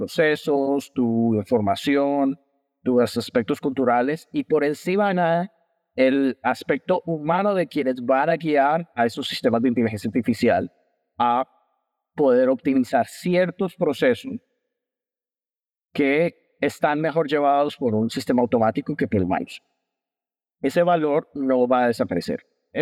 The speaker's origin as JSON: {"language": "Spanish", "country": "Colombia", "tie": "born there", "moved": "yes", "said": "soy colombiano de nacimiento, actualmente opero en el Medio Oriente desde hace aproximadamente 7 años"}